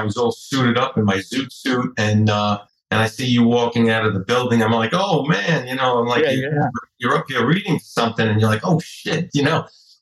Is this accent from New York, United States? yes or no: yes; Brooklyn, New York, United States; I'm from Brooklyn, so, you know, living around mobsters is like I grew up with these people